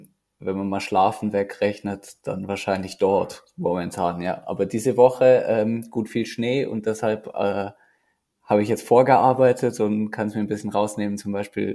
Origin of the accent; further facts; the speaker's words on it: Neumarkt, Bavaria, Germany; für die Sektion Neumarkt, wo ich aufgewachsen bin.